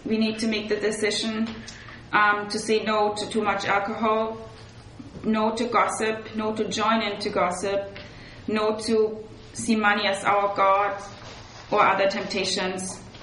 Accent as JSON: {"language": "English", "town": "Augsburg", "region": "Bavaria", "country": "Germany", "tie": "born or raised there", "said": "I was in my hometown and in Augsburg, Germany."}